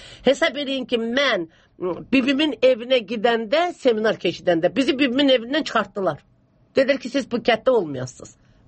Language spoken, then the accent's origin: Azerbaijani; Nakhchivan, Azerbaijan; mən özüm Naxçıvanlıyam, Babək rayonundayım.